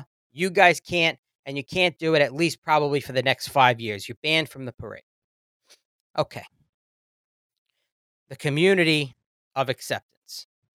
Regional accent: New York, United States; I'm not going to stop calling it Columbus Day, by the way. I'm a New Yorker.

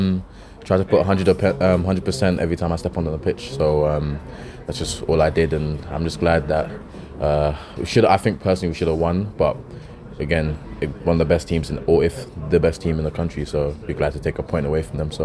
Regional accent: East of England, United Kingdom; I'm from Essex. Just an Essex boy, really.

